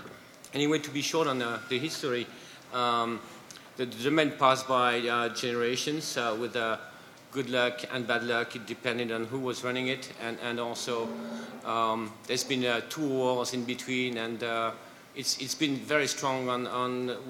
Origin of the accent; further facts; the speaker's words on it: Meursault, Bourgogne-Franche-Comté, France; Yes, I'm from Burgundy, Meursault, and my family has owned this property, Domaine des Comtes Lafont. It's fourth generation